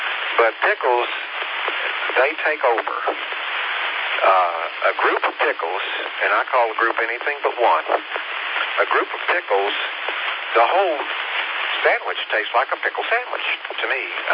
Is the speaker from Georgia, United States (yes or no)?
no; Tennessee, United States; I just walked into this little shop in my hometown back in Tennessee